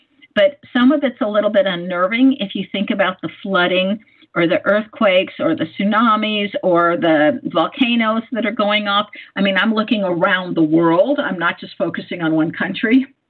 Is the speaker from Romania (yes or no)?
no; California, United States; also born or lived in Tokyo, Japan; Now, I grew up in California, experienced plenty of earthquakes. I was living in Tokyo, Japan, when a big earthquake went off.